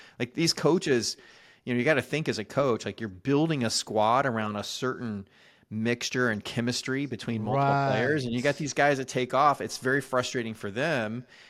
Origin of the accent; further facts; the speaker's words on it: Richmond, Virginia, United States; I grew up in Richmond, Virginia.